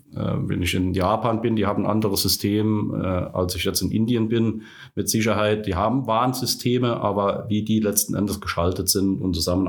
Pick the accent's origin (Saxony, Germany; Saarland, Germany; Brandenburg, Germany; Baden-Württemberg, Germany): Saarland, Germany; bin als Saarländer in Nordrhein-Westfalen unterwegs